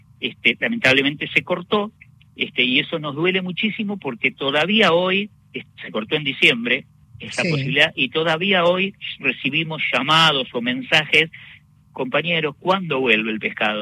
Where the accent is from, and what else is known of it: Argentina